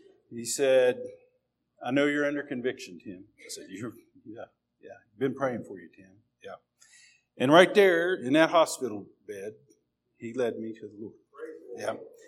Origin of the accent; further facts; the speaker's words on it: Spencer, West Virginia, United States; I grew up in Spencer, over in Roane County. My mom raised six boys.